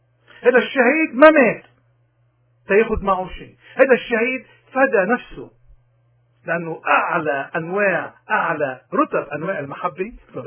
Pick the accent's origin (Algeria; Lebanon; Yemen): Lebanon; نحن كلنا لبنانيين ومجبولين من نفس التراب